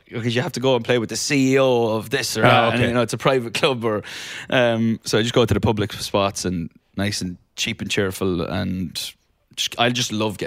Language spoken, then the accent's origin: English; Ireland; now in Los Angeles, United States; I grew up in Ireland where it rains for about 360 days of the year. So I am now a fair weather golfer. I live in Los Angeles.